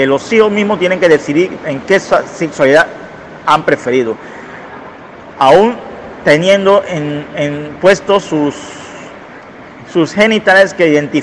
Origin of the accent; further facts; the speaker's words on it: Panama; soy de acá de Panamá. Y soy pretribulacionista y yo creo en el arrebatamiento antes del comienzo del rapto de la iglesia.